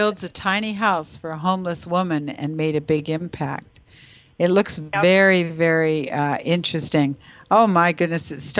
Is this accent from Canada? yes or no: yes; Canada; being a Canadian